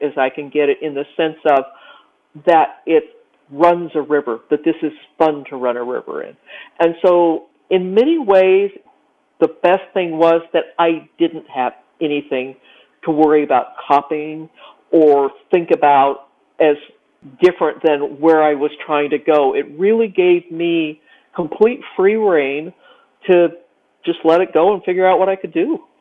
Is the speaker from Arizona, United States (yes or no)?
yes; Phoenix, Arizona, United States; I grew up in Phoenix, Arizona, I was very much a water person